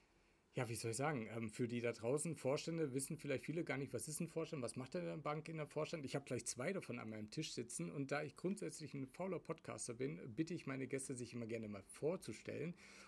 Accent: Spaichingen, Baden-Württemberg, Germany; born there; ich bin auch Speichinger, ursprünglich, also gebürtig

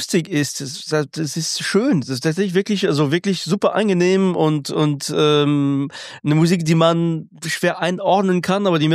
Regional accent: France; German is a second language; bei uns in Frankreich ist Vorbereitung vom Weihnachtsessen immer so ein Akt

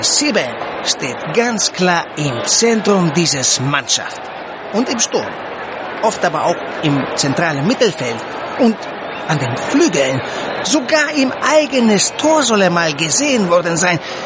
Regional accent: Greece; Ich als Grieche weiß das.

